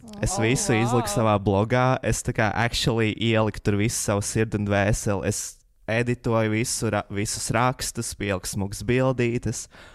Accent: Liepāja, Courland, Latvia; now in Riga, Latvia; es nāku no Liepājas, un Liepāja ir man sirdī joprojām tuva. Bet kā es nonācu līdz Rīgai, es patiesībā šobrīd šeit dzīvoju tikai 3 mēneši.

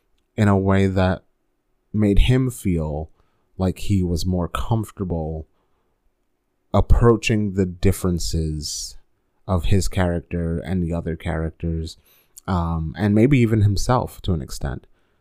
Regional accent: United States; Growing up in America, especially, you have folks who get your name wrong all the time or who kind of don't understand your culture, right?

